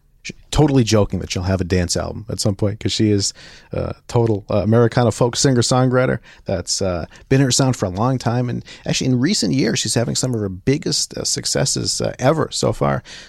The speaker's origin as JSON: {"language": "English", "town": "Braintree", "region": "Massachusetts", "country": "United States", "said": "I'm from Braintree."}